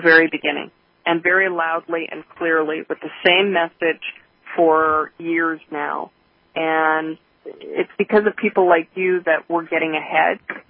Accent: Canada; now in United States; I'm from Canada.

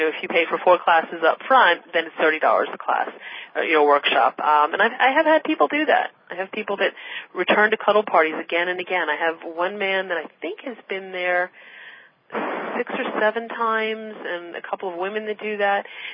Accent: Philadelphia, Pennsylvania, United States; I'm from the Philadelphia area, but I do travel a lot to the Maryland and D.C. area to do cuddle parties.

